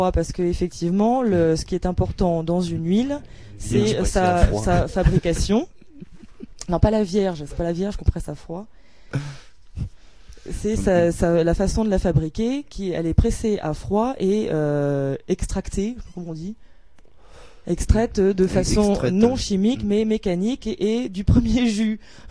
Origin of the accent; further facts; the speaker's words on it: Brittany, France; Ils mettent pas de beurre, comme chez moi, en Bretagne.